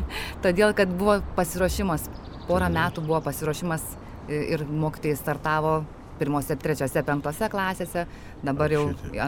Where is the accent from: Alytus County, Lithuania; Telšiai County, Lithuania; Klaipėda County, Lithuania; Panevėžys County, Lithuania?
Telšiai County, Lithuania; Telšiai; Gimiau ir užaugau ir lankiau mokyklą Telšiuose.